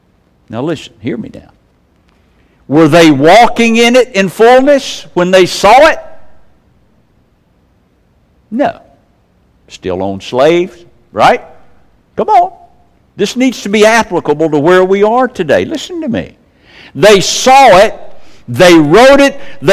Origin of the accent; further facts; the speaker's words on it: Hazelhurst, Mississippi, United States; born there; mother's arms in Hazelhurst, Mississippi. Front page of whatever the newspaper was down there. But I was born on January 1st